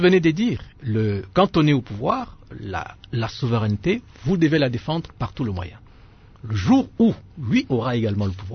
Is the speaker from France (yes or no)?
no; DR Congo; Mais moi, je suis Congolais